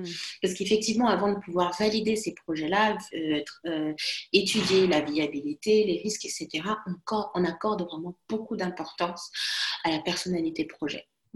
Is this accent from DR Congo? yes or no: yes; Kinshasa, DR Congo; moved away; quand j'étais dans mon pays d'origine à Kinshasa